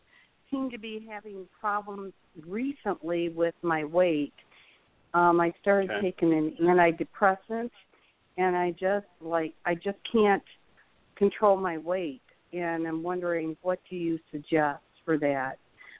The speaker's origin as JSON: {"language": "English", "region": "Ohio", "country": "United States", "said": "I'm from Ohio"}